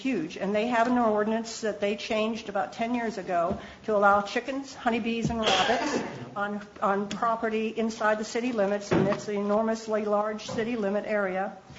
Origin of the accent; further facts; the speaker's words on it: Cleveland, Ohio, United States; I'm from Cleveland, Ohio